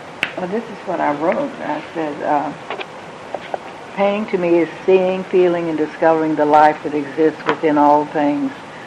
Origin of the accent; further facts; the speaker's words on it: Houston, Texas, United States; also born or lived in Fort Worth; Well, I always say I was born in Houston. I actually was born in Fort Worth, but my father was a lawyer, and he was left the firm in Fort Worth when I was a baby and came to Houston, so I've lived here all my life.